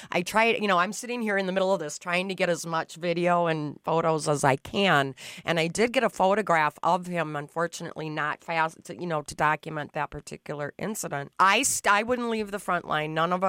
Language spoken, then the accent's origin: English; Duluth, Minnesota, United States; Duluth, Minnesota.